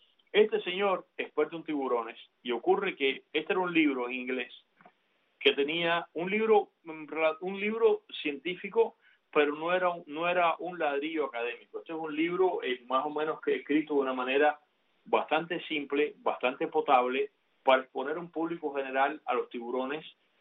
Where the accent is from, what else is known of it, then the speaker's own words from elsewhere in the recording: Cuba; yo como cubano de la isla